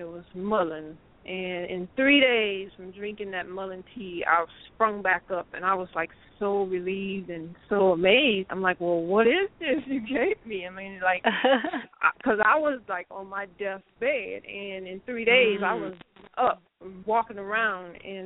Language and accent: English; Louisiana, United States; I grew up in Louisiana, where, you know, my mother, she never took us to the doctors unless we, you know, really had to go.